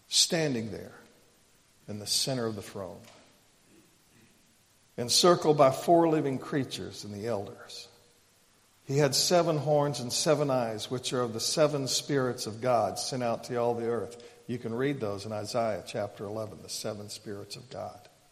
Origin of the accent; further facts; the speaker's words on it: Texas, United States; And, you know, I'm from Texas. We've got a saying down there.